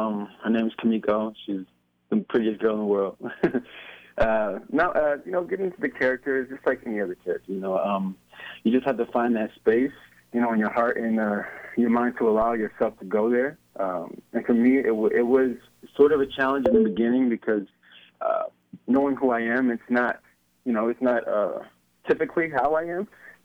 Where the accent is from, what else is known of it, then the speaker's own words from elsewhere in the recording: Chicago, Illinois, United States; now in Los Angeles, United States; I'm from Chicago, Illinois.